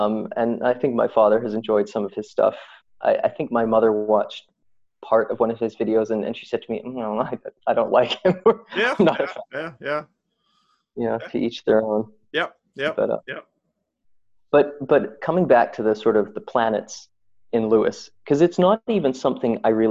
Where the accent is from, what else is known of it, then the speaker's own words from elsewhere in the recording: Saudi Arabia; I grew up in Saudi Arabia.